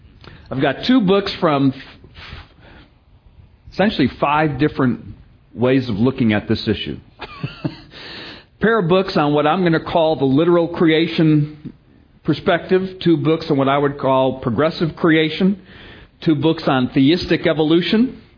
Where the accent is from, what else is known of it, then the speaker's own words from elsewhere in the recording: Chicago, Illinois, United States; I'm originally from Illinois, from Chicago.